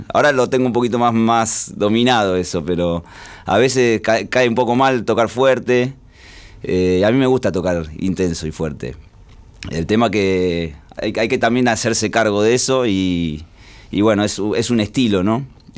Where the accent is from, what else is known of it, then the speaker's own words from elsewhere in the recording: Ciudad Evita, Buenos Aires Province, Argentina; also born or lived in Barcelona; Yo nací, bueno, en Capital Federal y viví toda mi infancia en Ciudad Evita, que es en La Matanza. Ahí viví más o menos hasta los 23 años. Después hice un viaje a Barcelona por estudios y estuve 1 año y medio más o menos, volví.